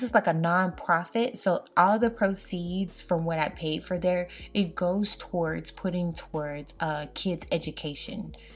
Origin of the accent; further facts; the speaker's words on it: United States; I'm an American. At the end of the day, some people aren't gonna care.